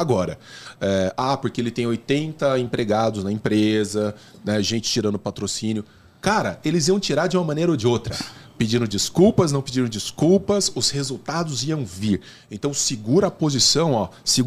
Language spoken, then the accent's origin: Portuguese; Araguari, Minas Gerais, Brazil; born there; lá em Araguari, na cidade pequena onde eu nasci.